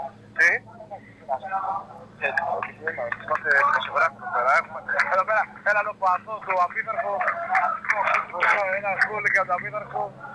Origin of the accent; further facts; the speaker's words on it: Macedonia, Greece; Έτυχε να είμαι στην πόλη μου το πρωί και να ζήσω λίγο το ποίημα, έτσι λίγο από επαρχία, βόρεια επαρχία, ξέρετε, Μακεδονία κλπ.